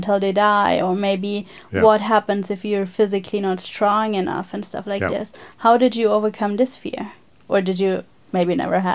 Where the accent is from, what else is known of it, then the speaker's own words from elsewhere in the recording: Germany; English is a second language; especially, like, I'm from Germany, maybe it's a German thing